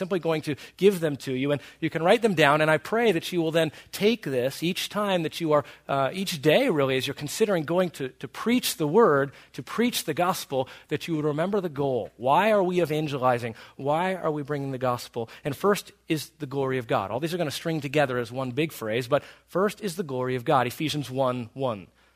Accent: Maryville, Tennessee, United States; Now, I'm from Maryville, Tennessee.

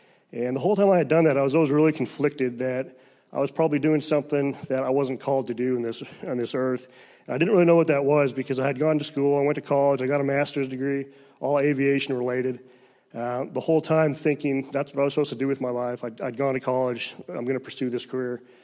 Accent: Canada; now in United States; I grew up in Canada, moved down here in 1999, grew up in a Christian household

